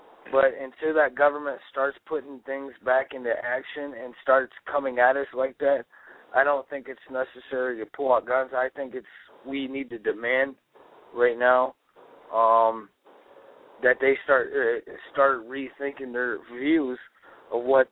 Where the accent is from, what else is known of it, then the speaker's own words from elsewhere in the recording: Lansing, Michigan, United States; I'm talking to you from right here, my hometown. Michigan, which is the Lansing capital.